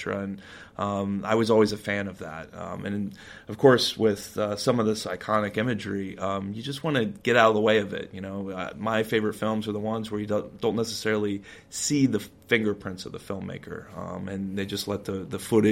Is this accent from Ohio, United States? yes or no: yes; Ohio, United States; now in New York, United States; I grew up in Ohio. I've lived in New York for a long time.